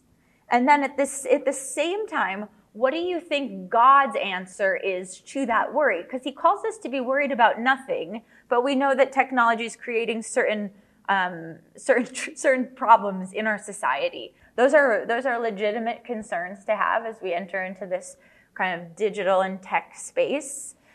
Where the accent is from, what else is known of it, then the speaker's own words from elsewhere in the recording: Chicago, Illinois, United States; now in Ukraine; missionary living in Ukraine. That is where I live and have ministered many years with my husband. We're originally from Chicago